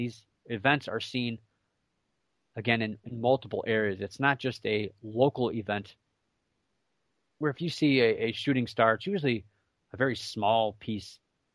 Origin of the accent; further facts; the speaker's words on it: Mentor, Ohio, United States; Now, I liked it because I'm from Mentor, Ohio. I grew up in Mentor, Ohio.